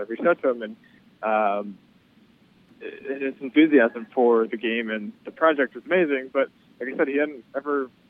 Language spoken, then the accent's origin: English; Boston, Massachusetts, United States; now in New York, United States; stay-at-home defenseman growing up in Boston. So I played all through my youth in high school. And then I've now lived in enemy territory in New York for about a decade